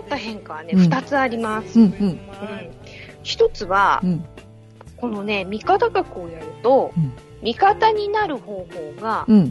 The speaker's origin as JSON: {"language": "Japanese", "region": "Tochigi", "country": "Japan", "said": "私栃木県出身なので"}